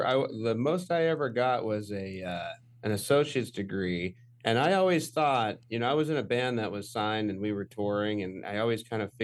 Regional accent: Gilbert, Arizona, United States; also born or lived in Fort Huachuca; So I was born on an Army base here, Fort Huachuca, Arizona, in 1975. I'm 48 years old. Born and pretty much raised here in the East Valley of Arizona, Gilbert and Mesa area.

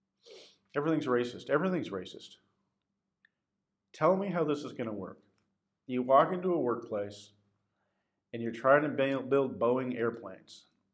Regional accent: Washington, United States; What are they going to do with my home state, Washington State, named after George Washington?

